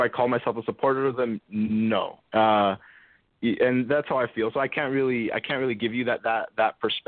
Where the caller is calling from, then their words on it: Richmond Hill, Ontario, Canada; So, but this is a Canadian show and Dwayne will know where I'm from. So, yeah … from Richmond Hill calling